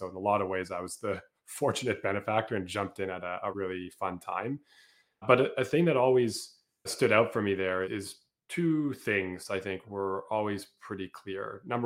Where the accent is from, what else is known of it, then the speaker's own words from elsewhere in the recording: Toronto, Ontario, Canada; born there; So I was born in Toronto.